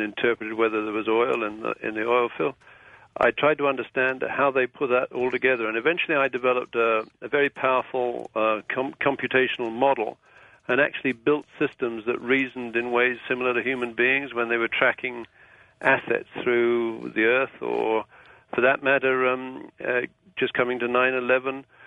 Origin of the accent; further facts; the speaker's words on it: United Kingdom; Now, I consider myself, well, I am British.